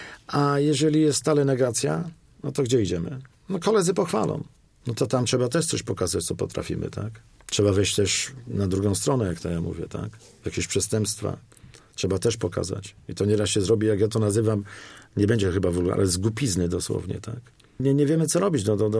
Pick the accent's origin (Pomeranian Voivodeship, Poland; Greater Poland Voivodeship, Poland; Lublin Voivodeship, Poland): Greater Poland Voivodeship, Poland; Poznań; Ja jestem poznaniakiem przecież.